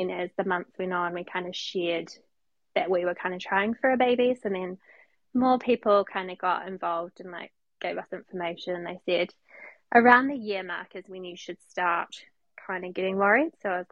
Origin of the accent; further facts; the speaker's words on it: Hamilton, Waikato, New Zealand; We are from Hamilton.